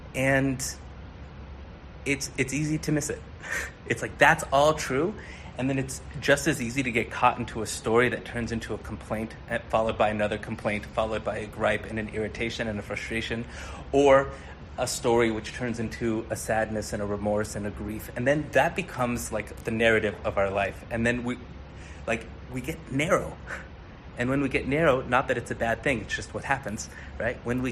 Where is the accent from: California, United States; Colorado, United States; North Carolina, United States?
California, United States; Los Angeles; I'm born and raised in Los Angeles.